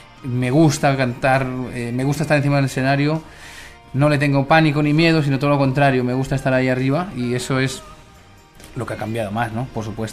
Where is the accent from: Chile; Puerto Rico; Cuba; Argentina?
Chile; accent: Chilean; now in Spain; bastante como para volver a retomar mucho los lazos que tengo con Chile y volver a acentuar mi acento chileno